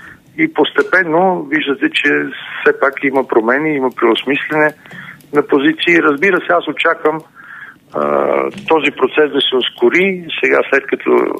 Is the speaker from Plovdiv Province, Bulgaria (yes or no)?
no; Haskovo, Haskovo Province, Bulgaria; аз съм родом от Хасково. Да. И от там приятели, роднини.